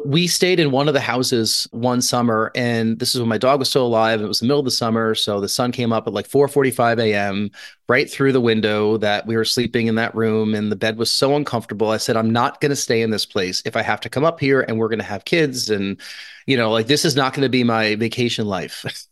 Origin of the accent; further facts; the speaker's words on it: United States; Like the suburb that I grew up outside New York City, I couldn't imagine houses on that street being short-term rented